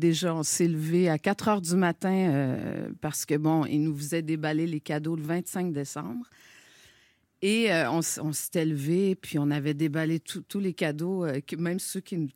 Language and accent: French; Quebec, Canada; now in Montreal, Canada; Et puis moi, j'ai grandi en Gaspésie.